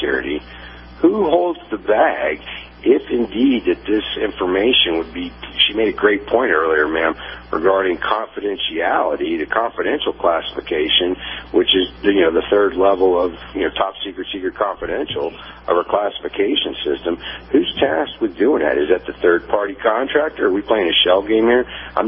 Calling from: Tennessee, United States; in East Tennessee again.

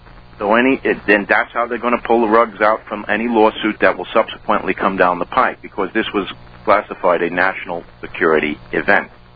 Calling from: New York City, New York, United States; I'm calling you from New York, from New York City, a place which was treated like a plaything for the last 4 days.

